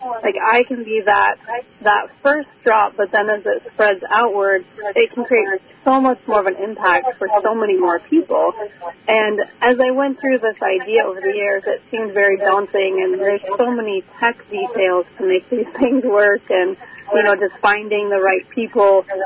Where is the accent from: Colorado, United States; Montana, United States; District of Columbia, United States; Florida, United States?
Montana, United States; moved away as an adult; now in Alaska, United States; moved up here in 2017, so my husband is military, so that's what brought us to Alaska, but we were both born and raised in Montana, so we love being outside.